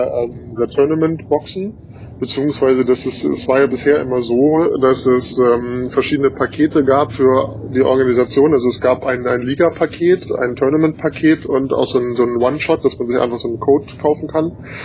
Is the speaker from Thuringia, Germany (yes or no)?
no; Hanover, Lower Saxony, Germany; born there; als geborener Hannoveraner bin ich natürlich